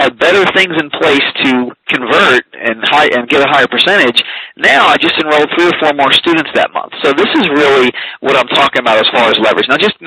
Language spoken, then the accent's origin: English; Philadelphia, Pennsylvania, United States; Growing up in Philadelphia, frequent trips to Atlantic City, so it's all about the odds down there.